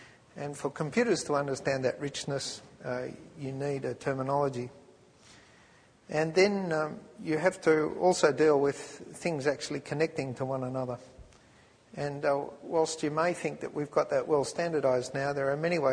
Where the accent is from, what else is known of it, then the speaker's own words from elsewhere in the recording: Australia; guess you guess I'm from Australia.